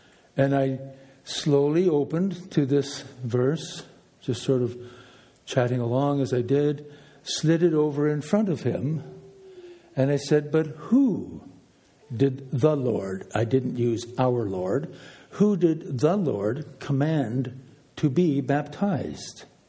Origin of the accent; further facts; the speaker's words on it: Canada; now in Ireland; My friend here is Russ O'Neill. We're Christians from Canada, and we're now living in Ireland.